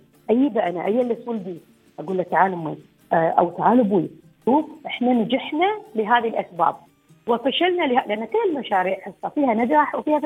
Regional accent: United Arab Emirates; في كثير من الاشياء يسويها المجتمع عندنا في الامارات

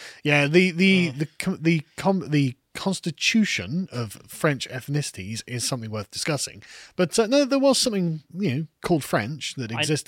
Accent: England, United Kingdom; Well, as an Englishman, you should be actually quite thrilled to watch the old alliance fall apart like this.

